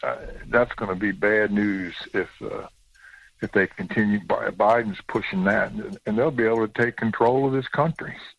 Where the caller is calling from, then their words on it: Ohio, United States; from Ohio.